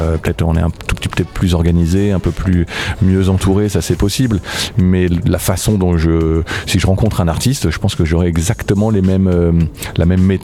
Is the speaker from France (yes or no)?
yes; France; je suis français